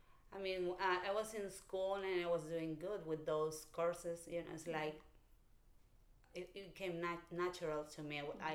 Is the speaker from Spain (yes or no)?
yes; Spain; I came from another culture, and also I grew up in Spain, where I was very integrated, but my whole family was from Argentina, so it was a different culture at home and outside.